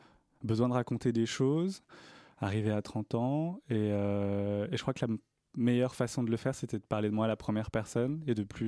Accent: Dijon, Bourgogne-Franche-Comté, France; j'ai commencé par le théâtre, en théâtre amateur, à Dijon, de là d'où je viens.

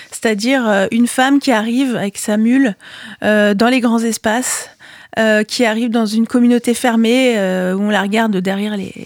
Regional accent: Lyon, Auvergne-Rhône-Alpes, France; Alors, je suis une fausse montagnarde parce que j'ai grandi à Lyon.

